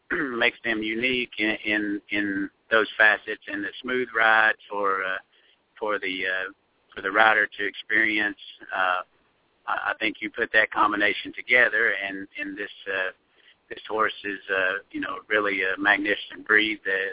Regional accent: Irvine, Kentucky, United States; I'm from Irvine, Kentucky originally, and one of the founding fathers of the breed was from Irvine

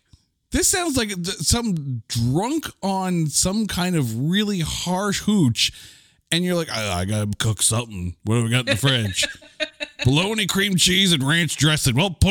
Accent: Canada; Because I'm Canadian.

